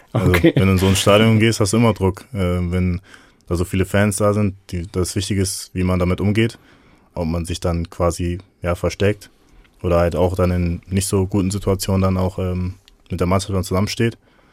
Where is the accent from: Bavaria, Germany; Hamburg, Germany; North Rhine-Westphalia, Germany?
North Rhine-Westphalia, Germany; Dortmund; born there; Wie gesagt, ich bin in Dortmund geboren.